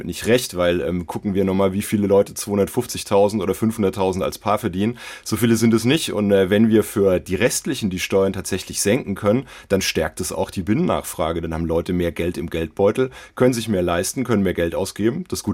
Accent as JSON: {"language": "German", "region": "Rhineland-Palatinate", "country": "Germany", "said": "Ich nehme die Südpfalz auch mal hier als Beispiel. In meiner Heimat sind nur 4% der Dachflächen"}